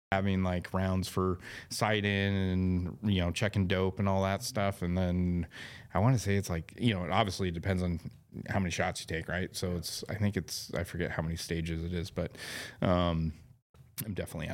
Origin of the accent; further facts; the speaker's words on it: San Diego, California, United States; I grew up in East San Diego.